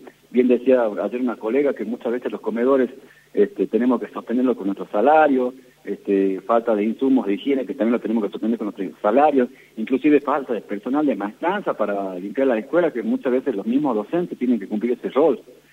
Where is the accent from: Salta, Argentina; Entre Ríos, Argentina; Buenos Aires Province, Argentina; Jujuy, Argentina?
Jujuy, Argentina; Ledesma; Solamente en Capital, yo soy de Ledesma, por ejemplo